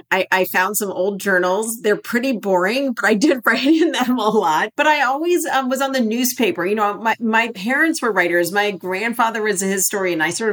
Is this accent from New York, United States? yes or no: no; Los Angeles, California, United States; I grew up in Los Angeles.